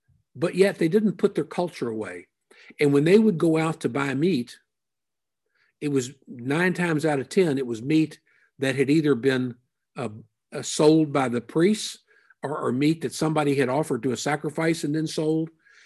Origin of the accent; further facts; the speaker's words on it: Kentucky, United States; I know Vicki and I grew up in Kentucky, and other than fast horses and beautiful women, there's a couple of other things that Kentucky's known for.